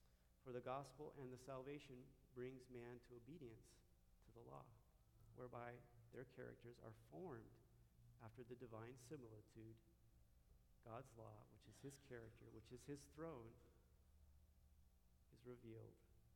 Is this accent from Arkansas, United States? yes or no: no; Loma Linda, California, United States; born there; I was born in Loma Linda.